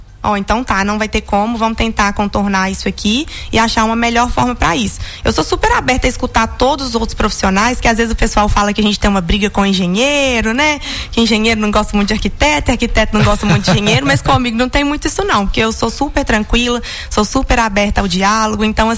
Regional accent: Paraopeba, Minas Gerais, Brazil; sou daqui de Paraopeba mesmo, e interior a gente usa referências, né? Então, eu sou filha da Adriana, da Papelaria Avenida, e do Rogério, da Industrial Machado.

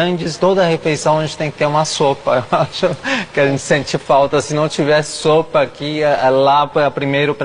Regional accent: Bolivia; Portuguese is a second language; você olha pra minha cara, você vê que eu sou boliviano, né?

